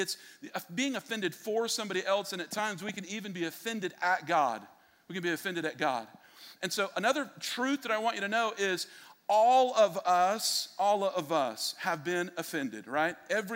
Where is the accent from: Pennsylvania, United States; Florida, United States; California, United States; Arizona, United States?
Florida, United States; Tampa; born there; except for the fact that I was born in Tampa.